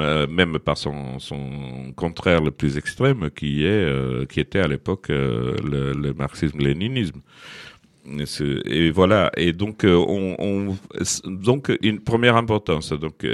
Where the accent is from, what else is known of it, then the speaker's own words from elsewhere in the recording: Porto, Porto District, Portugal; Alhandra, petite ville que je connais bien, où je vais chaque fois au Portugal, qui est ma ville d'adoption, puisque je suis de Porto